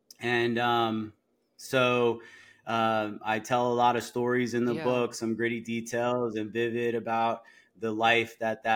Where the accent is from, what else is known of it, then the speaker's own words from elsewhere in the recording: Florida, United States; now in Chattanooga, United States; I grew up in South Florida, so it's a big change